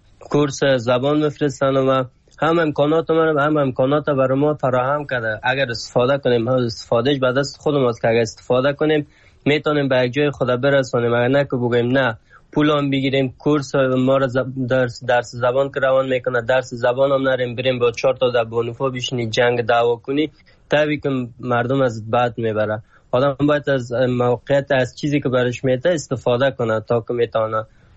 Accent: Afghanistan; moved away; وقتی که می افغانی هستم

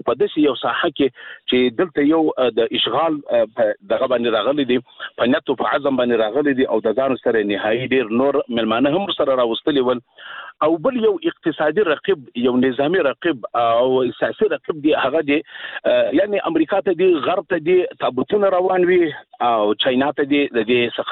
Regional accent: Afghanistan; موږ ورته متعهد پاتې یو، موږ افغانان یو.

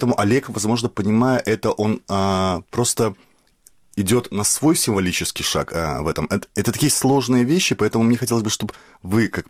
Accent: Crimea, Ukraine; я крымский татарин

